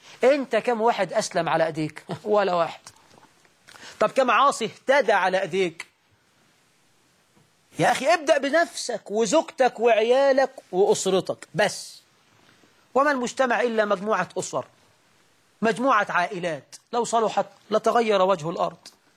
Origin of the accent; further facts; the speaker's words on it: Egypt; وطيب عندنا في عرفنا كمصريين يعني ملوش كلمة.